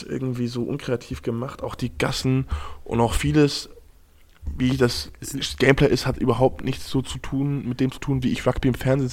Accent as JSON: {"language": "German", "country": "Germany", "lives_now": "France", "said": "Ich komme aus Deutschland, bin in Frankreich."}